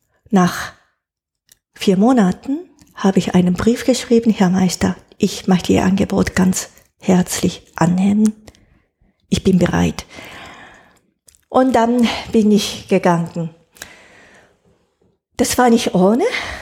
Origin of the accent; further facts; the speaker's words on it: Japan; German is a second language; moved away as an adult; now in Germany; Ich bin schon 10 Jahre in Deutschland, aber ich möchte die richtige hohe Küchenkunst von meiner Heimatland, die ich die ganze Zeit ignoriert habe, die möchte ich nochmal gründlich erlernen.